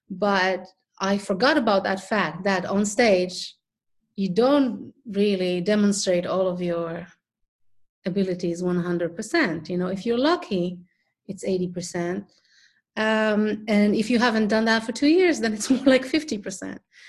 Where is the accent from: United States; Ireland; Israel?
Israel; English is a second language; moved away as an adult; now in Berlin, Germany; I came from Israel to Berlin, found a very good teacher, and started working with her.